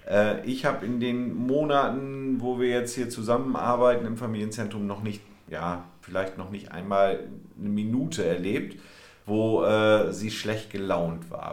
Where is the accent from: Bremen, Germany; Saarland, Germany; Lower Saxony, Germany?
Lower Saxony, Germany; als Ostfriese, sag ich jetzt mal, ja. Wir sind ja dann doch vom Naturell eher etwas ruhiger unterwegs.